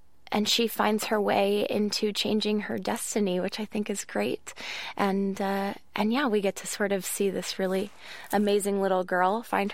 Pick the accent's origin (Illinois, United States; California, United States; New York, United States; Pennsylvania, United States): California, United States; Los Angeles; I grew up in Los Angeles